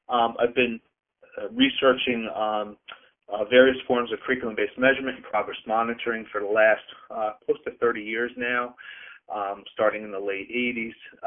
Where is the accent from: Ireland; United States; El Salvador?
United States; Peekskill, New York; I'm a graduate of the public schools of New York, so I grew up in Peekskill, New York, down on Smith Street, and moved out to the Lakeland School District when I was a youngster